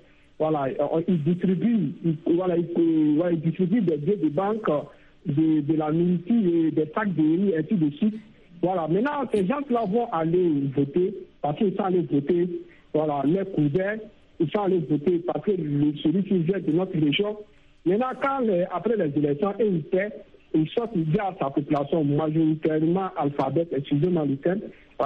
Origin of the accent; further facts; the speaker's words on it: Burkina Faso; ce qui s'est passé chez nous au Burkina Faso